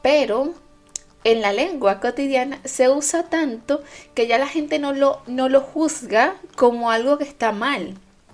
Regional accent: Venezuela; now in Chile; yo vivía en Venezuela y luego me mudé de Venezuela a Chile. Y los primeros 6 meses que viví en Chile fueron caóticos.

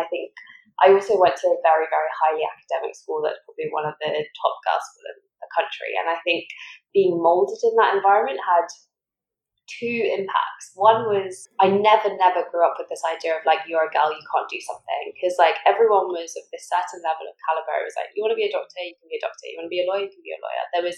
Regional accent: Harrow, London, United Kingdom; So I grew up in North West London in Harrow, elevations. And I'm a Gujarati, but my parents, and my mum's from Tanzania and my dad's from my mum's from Kenya

